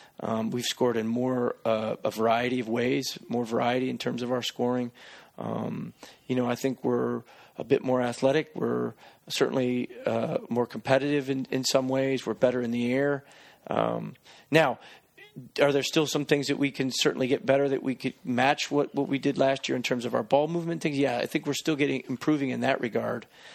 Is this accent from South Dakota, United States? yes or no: no; Detroit, Michigan, United States; I come from Detroit, and that's hockey town.